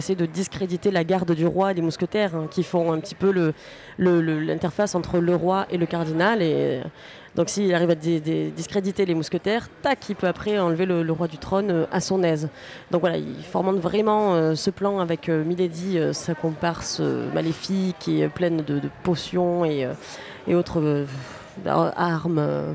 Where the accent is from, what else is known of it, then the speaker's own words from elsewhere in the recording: Marseille, Provence-Alpes-Côte d'Azur, France; On est de Marseille.